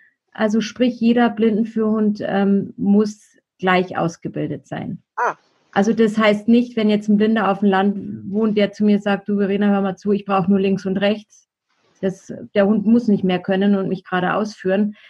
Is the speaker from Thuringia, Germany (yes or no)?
no; Münster, North Rhine-Westphalia, Germany; born there; now in Neuburg an der Donau, Germany; Geboren bin ich in Münster, wohne in dem wunderschönen Bayern in Neuburg an der Donau.